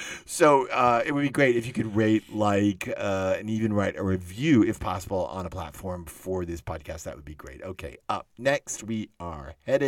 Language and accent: English; Dallas, Texas, United States; I grew up in Dallas, and we always went to Kubi's for delicatessen.